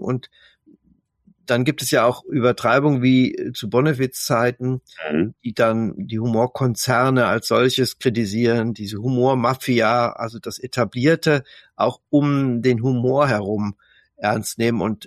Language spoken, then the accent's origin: German; North Rhine-Westphalia, Germany; ich bin Westfale und auch habe also hier den hohen Migrationshintergrund in diese Region.